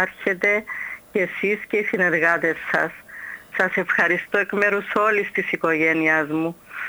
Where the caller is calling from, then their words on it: Limassol, Limassol District, Cyprus; από τη Λεμεσόν.